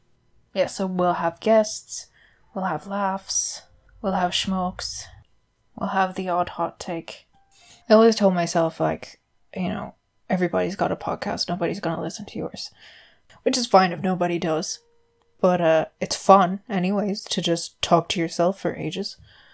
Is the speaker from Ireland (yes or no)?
yes; Ireland; accent: Irish; And if you can't hear it, I'm Irish. And the accent comes and goes, as in the subtlety of it. I've been told that it's very mild